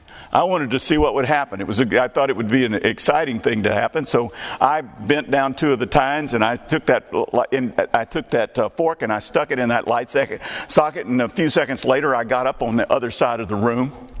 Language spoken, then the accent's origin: English; Texas, United States; You know, near my hometown, there's a place called Rogers, Texas.